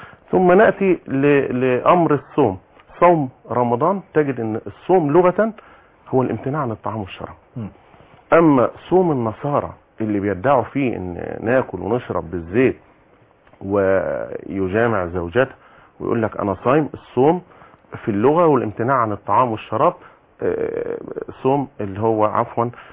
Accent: Zeitoun, Cairo Governorate, Egypt; also born or lived in Heliopolis; انا بالمناسبة من مواليد مصر الجديدة وعشت وتربيت في الزيتون بجوار كنيسة تسمى العذراء مريم اللي هي القديمة.

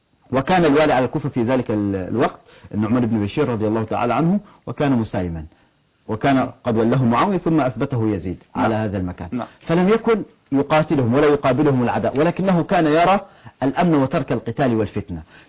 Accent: Egypt; عندنا في مصر

